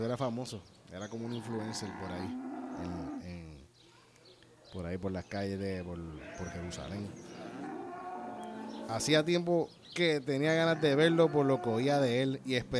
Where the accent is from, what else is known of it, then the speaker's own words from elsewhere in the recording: Puerto Rico; nosotros como puertorriqueños, no podemos decir nada en contra de eso, porque nosotros somos una colonia